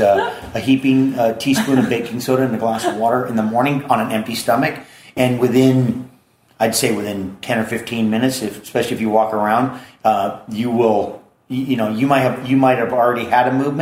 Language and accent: English; Hawaii, United States; See, I grew up in Hawaii.